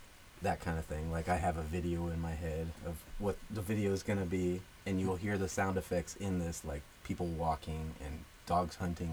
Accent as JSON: {"language": "English", "town": "Sacramento", "region": "California", "country": "United States", "tie": "born or raised there", "also_born_or_lived": "Oregon", "said": "I grew up in Sacramento up to that point in Natomas, North Highlands, where school was kind of scary sometimes."}